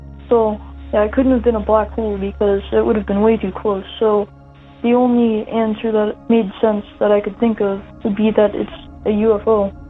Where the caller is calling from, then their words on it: Manhattan, Kansas, United States; I'm calling you from Manhattan, Kansas.